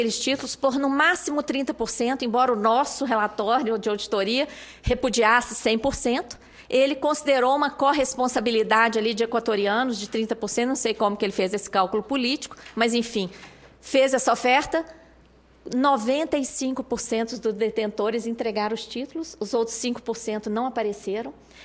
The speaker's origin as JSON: {"language": "Portuguese", "country": "Brazil", "said": "E é muito triste, como brasileira, saber que justamente durante esse processo no Equador, o Brasil estava resgatando títulos da dívida externa"}